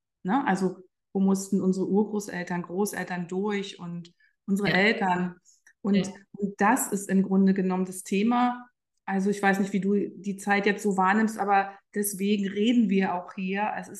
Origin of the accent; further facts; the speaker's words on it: East Germany, Germany; Ich bin ja auch im Osten groß geworden und Russisch war ja immer unsere erste Hauptsprache, ne?